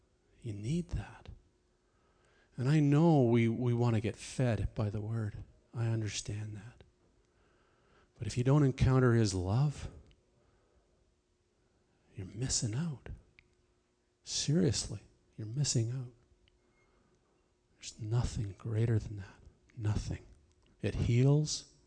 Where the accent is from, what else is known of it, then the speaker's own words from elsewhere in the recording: Stoney Creek, Ontario, Canada; I come from Stony Creek, which borders Hamilton.